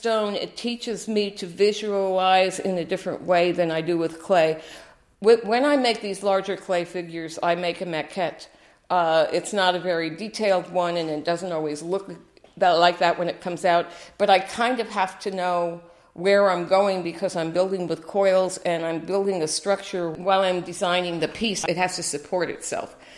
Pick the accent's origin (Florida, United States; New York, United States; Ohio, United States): New York, United States; Westchester; moved away as an adult; also born or lived in Manhattan; now in California, United States; I grew up in Westchester, New York, and then I lived in Midtown Manhattan for 5 years before coming to California.